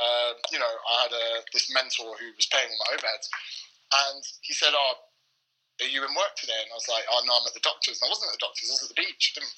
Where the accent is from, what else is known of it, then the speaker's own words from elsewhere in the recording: England, United Kingdom; There are PTs in that gym that live together, you know, being English, being new, there are all these factors.